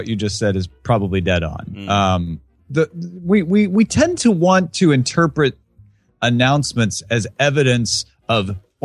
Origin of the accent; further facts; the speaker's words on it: Midwest, United States; accent: Midwestern; My Midwestern accent.